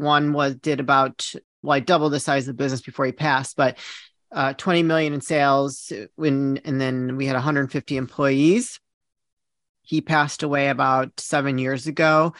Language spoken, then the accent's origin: English; Illinois, United States; So I'm from the Chicagoland area. So I'm a total Midwest girl, born in the suburbs, moved to Michigan for a brief period. Then we moved back.